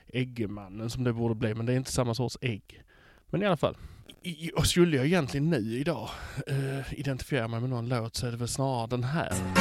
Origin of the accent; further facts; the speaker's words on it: Höör, Skåne, Sweden; also born or lived in Malmö; Jag kommer från Hör, säger jag alltid. Hör är vackert att säga på skånska. Eller kanske inte. Men det ligger mitt i Skåne i alla fall.